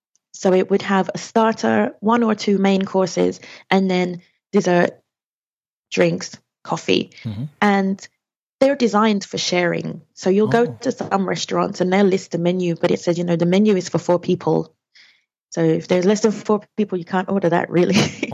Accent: England, United Kingdom; you speak Spanish really well for an English person

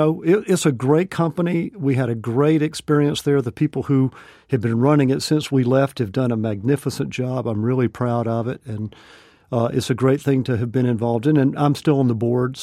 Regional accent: Georgia, United States; Well, I grew up in North Georgia

